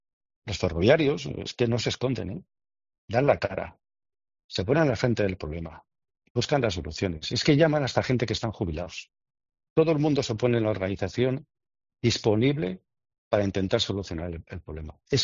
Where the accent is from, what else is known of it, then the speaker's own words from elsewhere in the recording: Bilbao, Basque Country, Spain; También tenemos otras peores, las de mi pueblo, Bilbao, 88,8.